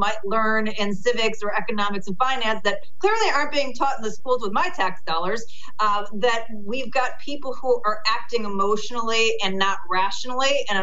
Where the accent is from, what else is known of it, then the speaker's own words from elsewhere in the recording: Chicago, Illinois, United States; places like my hometown of Chicago or New York or California